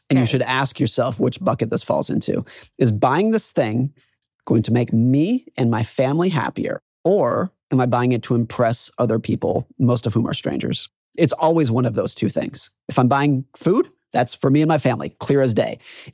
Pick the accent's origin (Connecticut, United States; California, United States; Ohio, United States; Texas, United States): California, United States; Truckee; I grew up around Lake Tahoe, California.